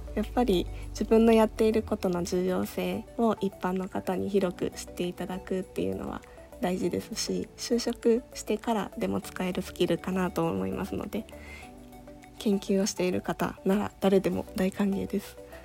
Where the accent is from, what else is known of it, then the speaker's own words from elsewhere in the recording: Aichi, Japan; 私自身も今出身は愛知県なんですが、大学院で名古屋に戻ってきて今3年目の状況、